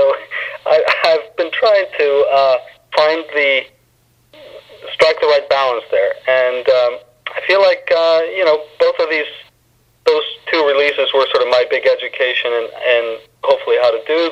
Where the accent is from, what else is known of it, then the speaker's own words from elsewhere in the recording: Iceland; and obviously I'm from Iceland, so which is a part of Scandinavia, culturally at least.